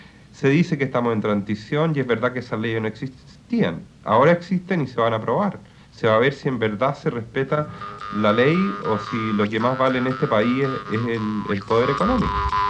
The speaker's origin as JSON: {"language": "Spanish", "country": "Chile", "said": "Nosotros, como ciudadanos chilenos"}